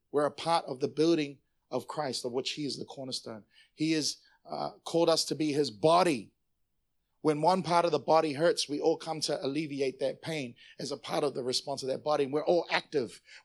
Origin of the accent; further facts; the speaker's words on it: Samoa; You are from the Philippines. I'm from Samoa, bro.